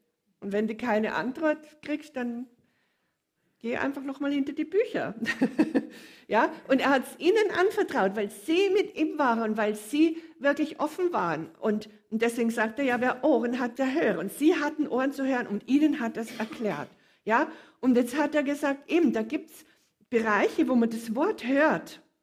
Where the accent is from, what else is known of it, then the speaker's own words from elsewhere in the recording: Munich, Bavaria, Germany; also ich bin in München völlig ohne Fasnacht aufgewachsen.